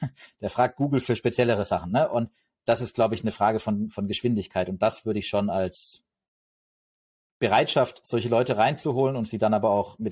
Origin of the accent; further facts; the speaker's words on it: Stuttgart, Baden-Württemberg, Germany; ich komme aus Stuttgart